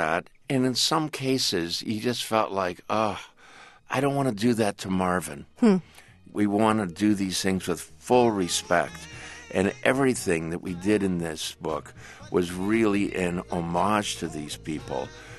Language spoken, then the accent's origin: English; Toronto, Ontario, Canada; I grew up in Toronto, and he was playing on one of those Alan Freed rock and roll shows back then.